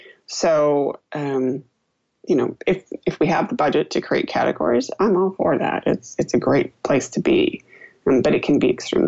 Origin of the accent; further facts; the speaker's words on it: California, United States; I'm from Silicon Valley, so all of my sort of answers are in that context.